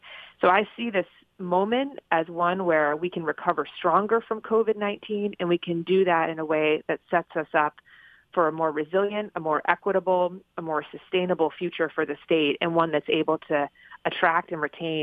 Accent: Newbury, Vermont, United States; I grew up in Orange County in a little town called Newberry on a vegetable and dairy farm.

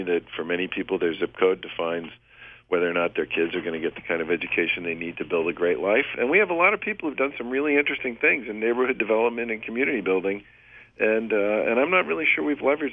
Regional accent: Needham, Massachusetts, United States; I mean, I grew up in a great town. I grew up in Needham. I got a great education.

